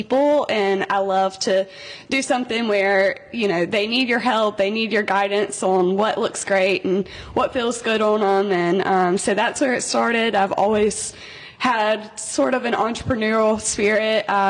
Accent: Madison, United States; So I grew up in Madison, just right down the street

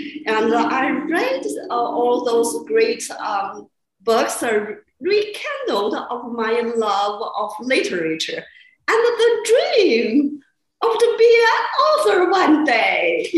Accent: China; English is a second language; moved away as an adult; now in United States; I grew up in China and came to the United States in 1996.

